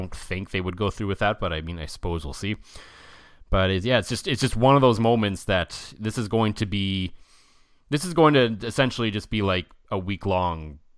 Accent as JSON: {"language": "English", "town": "Ottawa", "region": "Ontario", "country": "Canada", "tie": "born or raised there", "said": "I grew up in Ottawa"}